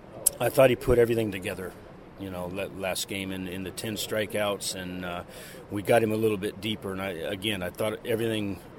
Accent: New York City, New York, United States; Growing up in Yankee Stadium as a kid was a dream, you know, for my brothers and I.

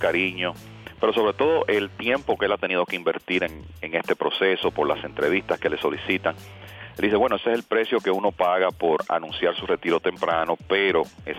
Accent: Dominican Republic; y lo digo como dominicano

